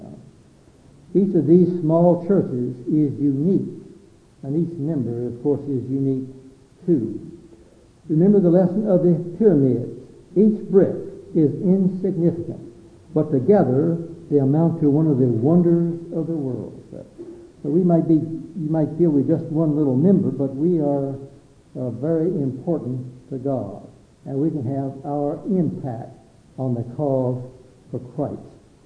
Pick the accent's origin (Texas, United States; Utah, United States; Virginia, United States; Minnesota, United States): Virginia, United States; now in Phoenix, United States; Phil and I grew up in Northern Virginia. We went to, I suppose, Washington, D.C. 2 or 3 times.